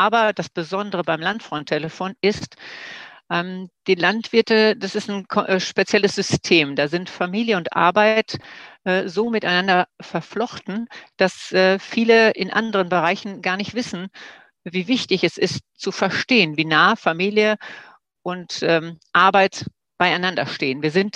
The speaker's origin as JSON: {"language": "German", "town": "Seppenrade", "region": "North Rhine-Westphalia", "country": "Germany", "said": "ich komme aus Seppenrade. Das ist im Kreis Coesfeld. Bin Bäuerin, landwirtschaftliche Unternehmerin."}